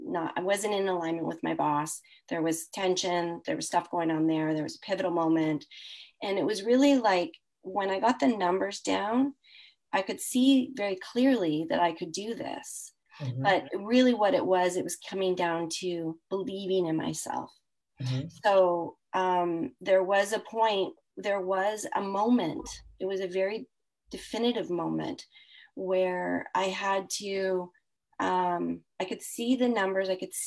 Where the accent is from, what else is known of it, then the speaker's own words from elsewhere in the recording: Canada; I am a Canadian saying I'm sorry.